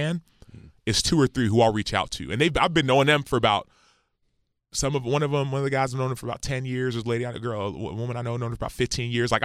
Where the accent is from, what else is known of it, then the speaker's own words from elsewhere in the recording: Dallas, Texas, United States; born there; my parents were born and raised in Nigeria. I was born in Dallas, Texas.